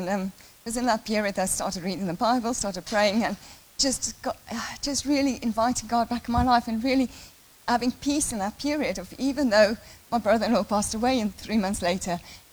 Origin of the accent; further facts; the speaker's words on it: South Africa; now in United Kingdom; I was raised in South Africa, went to Sunday school, Christian family, rebellious teenager, doesn't want to be confirmed in church, and listened to heavy metal, came to the UK